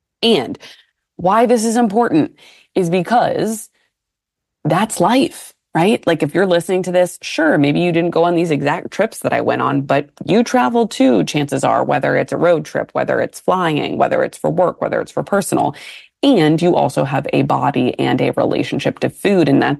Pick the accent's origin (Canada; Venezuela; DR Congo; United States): United States; Northeast; I am from the Northeast.